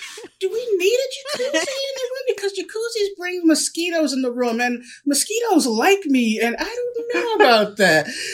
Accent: Baltimore, Maryland, United States; Because I'm from Baltimore, working class. I mean, I'm barely above working class, really. Mm-hmm. Honestly, living up here, you know, New York, New Jersey.

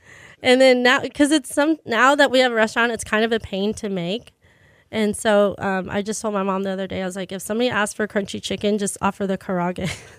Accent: Pearland, Texas, United States; So I'm from Pearland, so location number 2 has to be somewhere down south, either in Pearland or like Bay Area.

